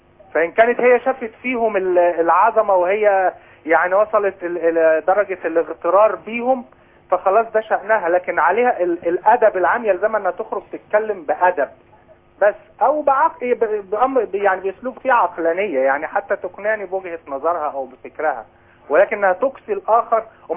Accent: Egypt

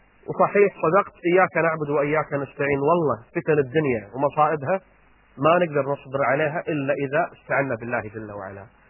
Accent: Kuwait; توجه رسالة لوزير الداخلية عندنا بالكويت

